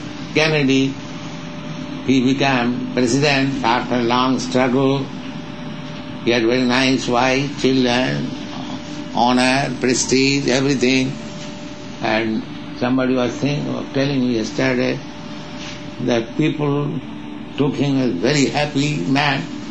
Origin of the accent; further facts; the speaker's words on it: India; now in United States; Here in America, whenever I meet some gentleman in the street, and he understands that I am coming from India, he says, India is very poverty-stricken.